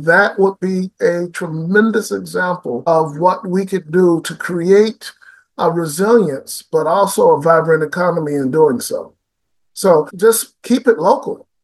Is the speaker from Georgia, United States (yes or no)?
yes; Savannah, Georgia, United States; Well, I grew up in Savannah, Georgia, went to school at Georgia Tech. My family is Georgian